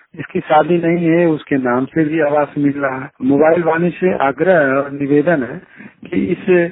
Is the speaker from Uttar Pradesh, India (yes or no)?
yes; Merada, Uttar Pradesh, India; ग्राम मेरादा … तहसील जखनिया का निवासी हूँ।